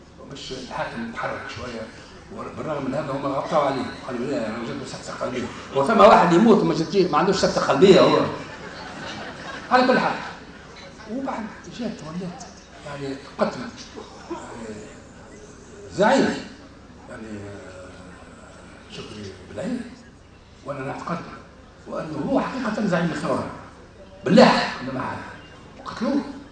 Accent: Tunisia; عندنا في تونس

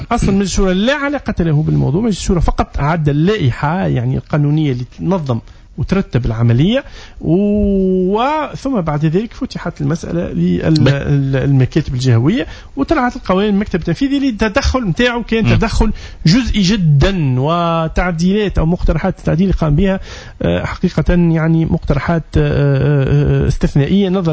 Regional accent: Monastir, Monastir Governorate, Tunisia; أنا من المنستير

